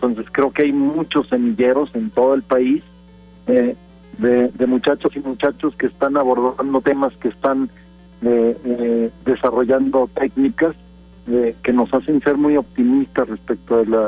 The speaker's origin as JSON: {"language": "Spanish", "town": "Torreón", "region": "Coahuila", "country": "Mexico", "moved": "as an adult", "said": "Yo soy de Torreón, yo nací en Torreón, tengo ya más de 20 años viviendo en la ciudad, a donde tuve que trasladarme precisamente porque en Torreón no había opciones de profesionalización"}